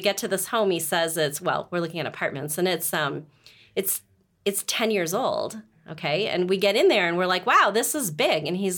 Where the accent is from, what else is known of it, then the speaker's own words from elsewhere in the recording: Milwaukee, Wisconsin, United States; also born or lived in New Jersey / Jacksonville / Singapore; So I'm from Milwaukee originally.